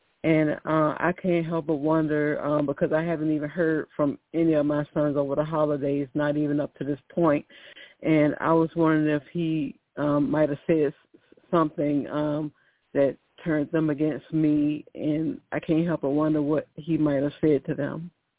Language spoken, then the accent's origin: English; Virginia, United States; And like the previous caller, I'm also from Virginia.